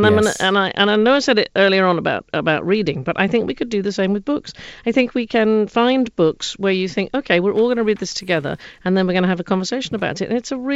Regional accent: United States; my father took us all over the place, and particularly when I grew up mostly in the United States.

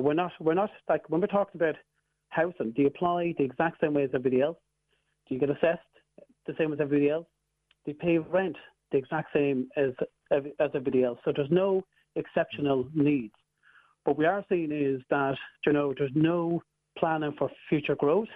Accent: Ireland; I am as much Irish than anybody else. I'm as much, you know, as a traveller, I'm very proud of that.

